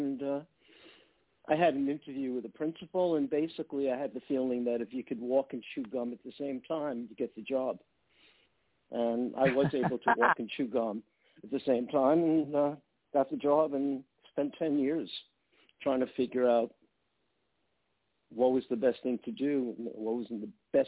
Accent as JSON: {"language": "English", "region": "New York", "country": "United States", "tie": "born or raised there", "accent": "New York", "said": "Yes, I'm from New York. Born and raised, went to school there, and spent a good portion of my life there."}